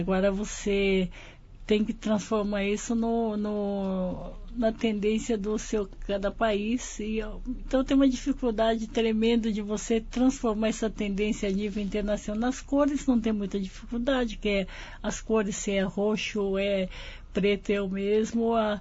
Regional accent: Brazil; Eu sou brasileira.

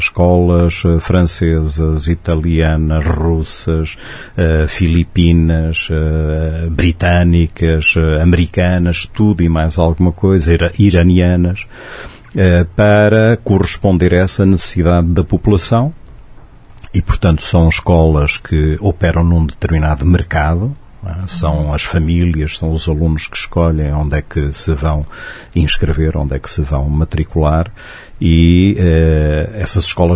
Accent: Portugal; also born or lived in Brasília; Portugal, não é? O meu país de origem. Estive também no Brasil, morei aqui no Brasil, em Brasília, durante 2 anos, de 2015 a 2017

